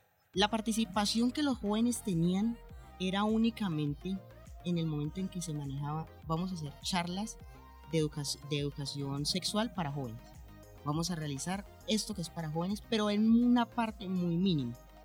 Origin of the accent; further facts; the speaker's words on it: Calima, Valle del Cauca, Colombia; soy del municipio de Calima de Arien, líder juvenil de esta localidad